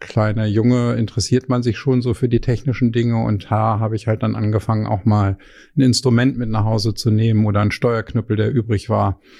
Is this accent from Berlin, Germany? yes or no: no; Braunschweig, Lower Saxony, Germany; born there; Ich bin in Braunschweig geboren und mein Großvater war Fluglehrer in Braunschweig.